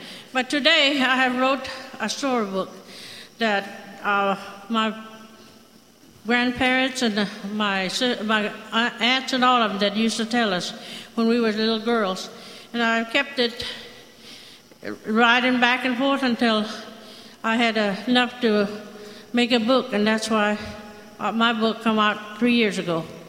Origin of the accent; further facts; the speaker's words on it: Hollywood, Florida, United States; I'm from Hollywood, Florida, from the Seminole Tribe of Florida.